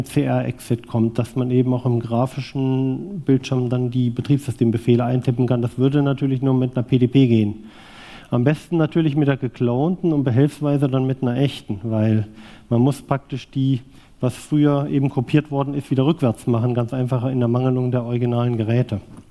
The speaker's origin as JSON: {"language": "German", "region": "Thuringia", "country": "Germany", "tie": "born or raised there", "said": "Also ich bin schon gebürtiger Ostdeutscher, komme aus Südwestthüringen, also ungefähr auch die Gegend, wo diese Geräte herkommen. Allerdings, als die Wende kam, war ich 16."}